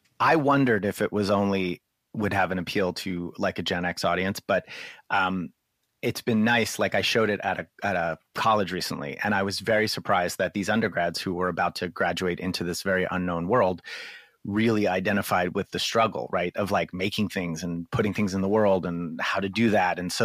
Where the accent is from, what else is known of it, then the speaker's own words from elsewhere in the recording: New Jersey, United States; you know, growing up in New Jersey, it is, you know, that is a familiar character.